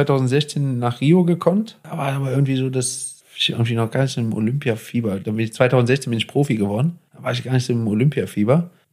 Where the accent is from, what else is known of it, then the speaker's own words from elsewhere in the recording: Cologne, North Rhine-Westphalia, Germany; als Kölner musst du so ein bisschen Charme ja auch haben, ne?